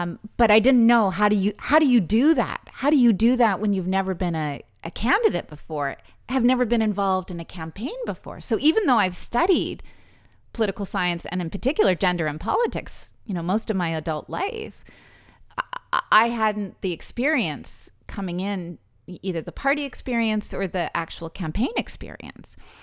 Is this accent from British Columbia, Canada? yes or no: yes; British Columbia, Canada; I'm an Anglophone, I'm originally from British Columbia, you know, my second language is Mandarin, you know, and while I've been working very hard on my French for a long time, you know, it's my third language